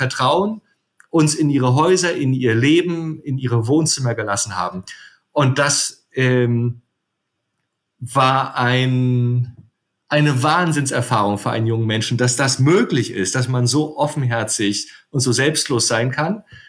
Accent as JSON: {"language": "German", "town": "Rostock", "region": "Mecklenburg-Vorpommern", "country": "Germany", "also_born_or_lived": "Canary Islands", "said": "und wohne auf dem Kunterbundhof in Mecklenburg. Und ich bin Rostocker."}